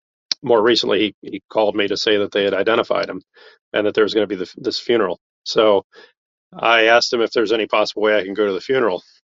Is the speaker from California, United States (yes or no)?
no; Maryland, United States; I'm from Maryland, and so being so far away from home, they were my home away from home.